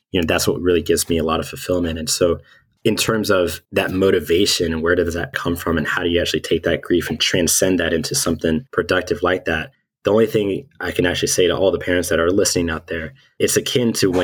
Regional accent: Gastonia, North Carolina, United States; I'm from North Carolina myself, from a little town called Gastonia.

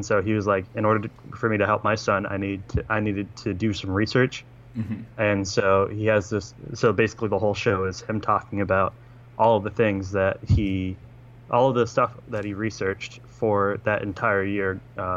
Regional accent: United States; Like, it's crazy what, you know, what I as an American, I should know, but I don't.

